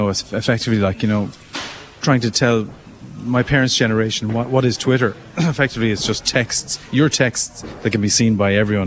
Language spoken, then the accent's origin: English; Clonmel, Munster, Ireland; having started at the age of 14 on a local pirate radio station in my hometown of Clonmel